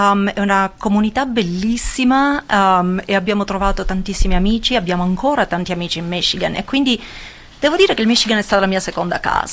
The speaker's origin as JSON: {"language": "Italian", "town": "Soleto", "region": "Apulia", "country": "Italy", "said": "io vengo da Soleto, in provincia di Lecce, in Salento."}